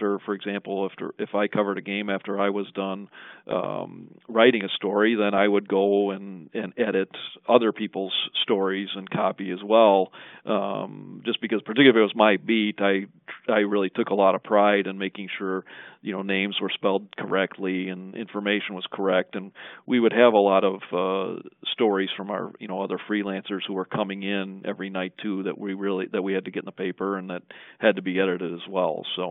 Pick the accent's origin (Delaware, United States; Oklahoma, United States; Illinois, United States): Illinois, United States; Chicago; I remember growing up in the Chicago area and, you know, you'd look at the Sun-Times